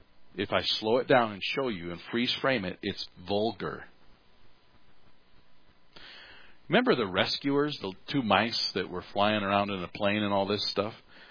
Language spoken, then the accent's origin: English; South Dakota, United States; And so as far as an American and as a South Dakotan